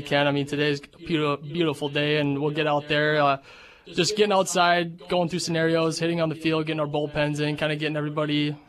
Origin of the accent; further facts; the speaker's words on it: Watertown, South Dakota, United States; I'm from Watertown, yep.